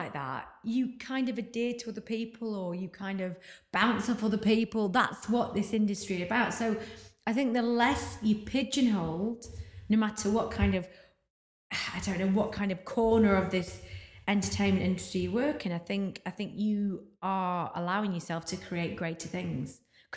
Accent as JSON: {"language": "English", "country": "United Kingdom", "said": "I mean, we're British, we all have a good moan"}